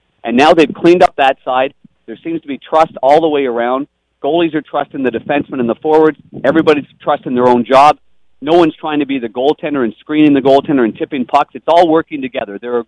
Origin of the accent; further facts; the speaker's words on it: Canada; I will say, growing up in Canada, if you're on a, like, any kind of team sport